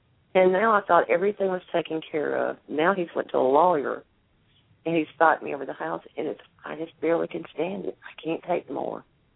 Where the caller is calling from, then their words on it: Alabama, United States; I'm calling from Alabama.